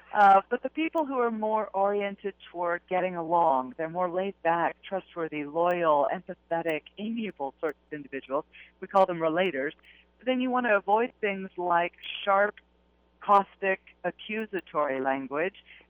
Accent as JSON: {"language": "English", "region": "Texas", "country": "United States", "said": "I am. I am originally from Texas."}